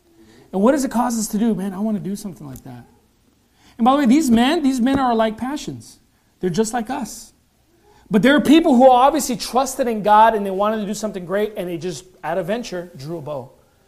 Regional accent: Los Angeles, California, United States; We're Christians, but we're Christians from Los Angeles.

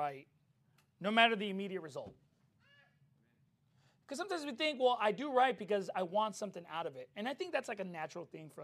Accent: California, United States; I'm from Cali, boy.

